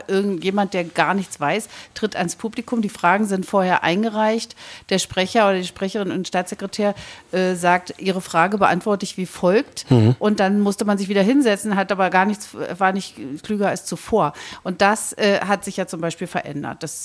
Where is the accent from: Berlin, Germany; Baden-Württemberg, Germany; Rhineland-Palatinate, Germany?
Berlin, Germany; also born or lived in Brandenburg; Ich bin ja eigentlich Berlinerin und gelernte Brandenburgerin.